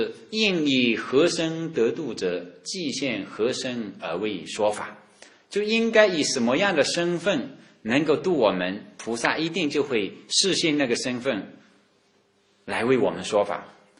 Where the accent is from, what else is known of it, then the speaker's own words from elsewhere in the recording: Wenzhou, Zhejiang, China; 如果没有注册的，我们温州就有4000所了，就占据了很多。所以我们温州人呢